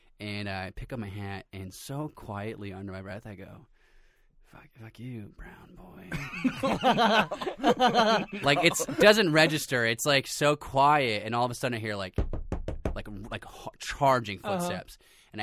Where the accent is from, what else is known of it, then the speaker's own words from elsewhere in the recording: Sunland, California, United States; So in my hometown, Sunland, there's a skate park that we used to go all the time